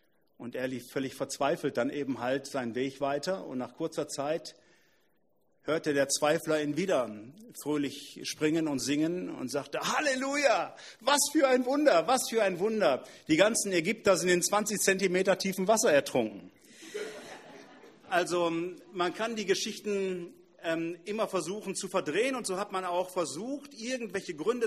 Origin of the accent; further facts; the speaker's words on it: Northern Germany, Germany; Wir können das als Norddeutsche nicht verstehen.